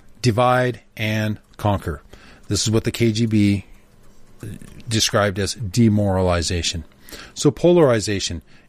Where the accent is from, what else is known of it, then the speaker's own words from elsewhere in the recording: Canada; So try to imagine how I feel now as a Canadian when I see the same tactics and hear the same phrases I saw and heard for years under communism, only this time in English.